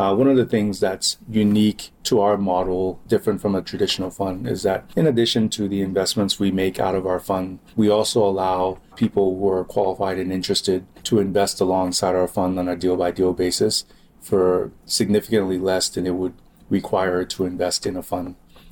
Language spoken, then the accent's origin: English; Liberia; now in Chicago, United States; I'm from Liberia and always had an interest in doing something there. But after living in Chicago for close to 10 years